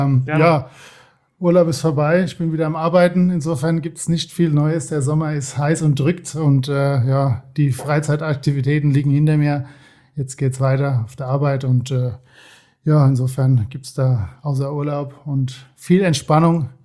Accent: Worms, Rhineland-Palatinate, Germany; born there; now in Osthofen, Germany; Ich bin gebürtig aus Worms, genau. Wohne jetzt seit fast 20 Jahren in Osthofen.

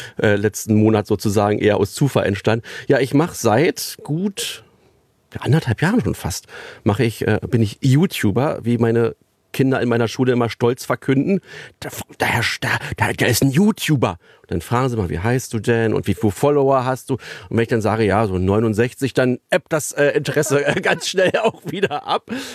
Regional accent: Berlin, Germany; der Süden von Berlin, wo ich groß geworden bin

